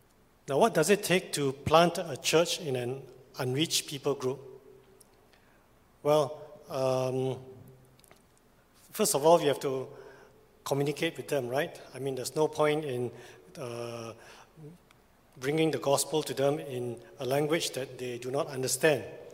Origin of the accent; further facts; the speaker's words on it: Singapore; We are from Singapore. You know, Singapore, we want to move to somewhere, we just either talk to a HDB or talk to an estate agent.